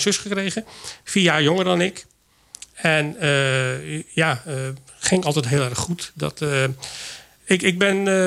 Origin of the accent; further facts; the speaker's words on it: Teteringen, North Brabant, Netherlands; En daar heb ik, 28 jaar doorgebracht. Dus ik ben opgegroeid in Teteringen.